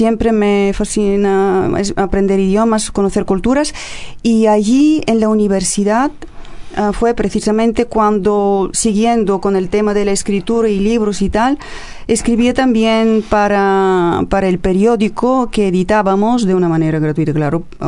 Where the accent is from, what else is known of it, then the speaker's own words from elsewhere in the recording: Bulgaria; Spanish is a second language; Me encanta más el teatro, aunque he sido teleperiodista en mi país.